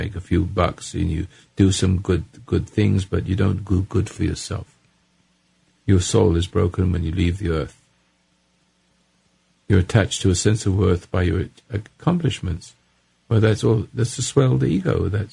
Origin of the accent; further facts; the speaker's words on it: United States; it looks like I'm going to be in jail for being an American.